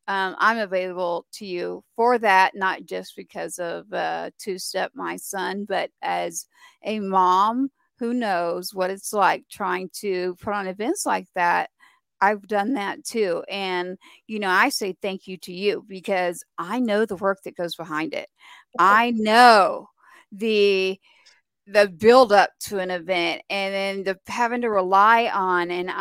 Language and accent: English; Nashville, Tennessee, United States; now in Texas, United States; I am actually from Nashville too. So, yeah, I'm not kidding. Right out of Nashville. So I spend half my year there and the other half here in Texas.